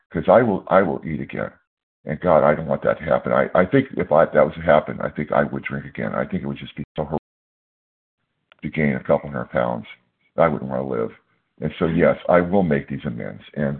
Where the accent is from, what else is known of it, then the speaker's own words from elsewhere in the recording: California, United States; I'm from California.